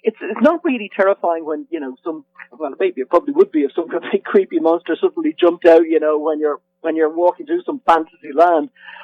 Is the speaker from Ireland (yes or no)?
yes; Dublin, Leinster, Ireland; You know, I'm Irish, and I grew up in Dublin